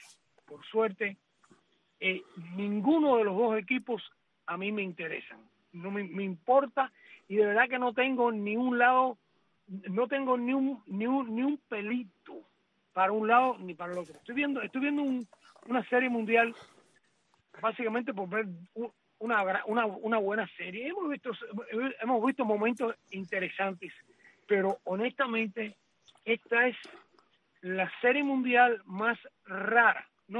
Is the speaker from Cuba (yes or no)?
yes; Cuba